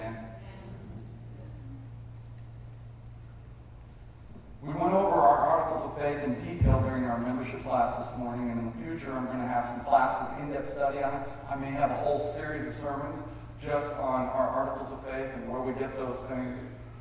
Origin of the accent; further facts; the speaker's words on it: Texas, United States; I'm from Texas, we always say Holy Ghost.